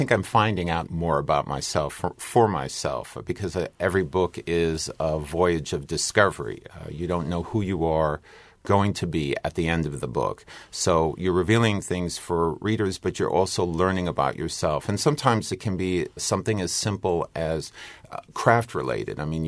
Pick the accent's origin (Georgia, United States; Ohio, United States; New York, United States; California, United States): New York, United States; New York City; I grew up in New York City.